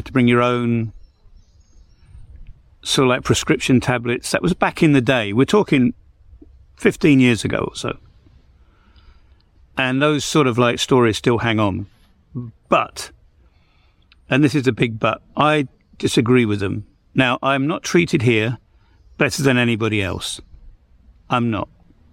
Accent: England, United Kingdom; as an Englishman.

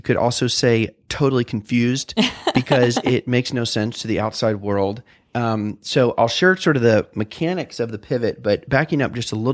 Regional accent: Pensacola, Florida, United States; also born or lived in Washington DC / Philadelphia / New Haven / New York; now in Austin, United States; So originally way back, born and raised in Pensacola, Florida, the Redneck Riviera, home of the Throat Mullet.

